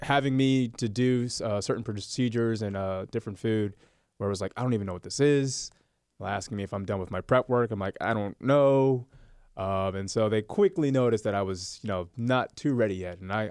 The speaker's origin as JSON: {"language": "English", "town": "Charleston", "region": "South Carolina", "country": "United States", "tie": "born or raised there", "said": "I'm born and raised in Charleston."}